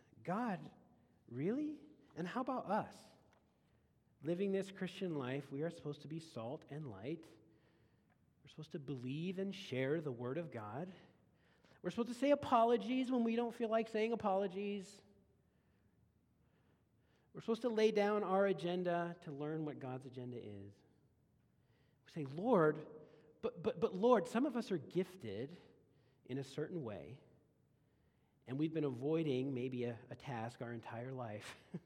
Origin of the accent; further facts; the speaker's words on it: Kent, Washington, United States; born there; I was born in Kent, okay? And Kent, Washington, over there, South King County.